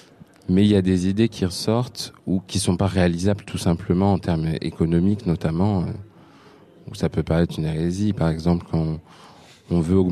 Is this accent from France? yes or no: yes; Centre-Val de Loire, France; Oui, je suis de l'Indre.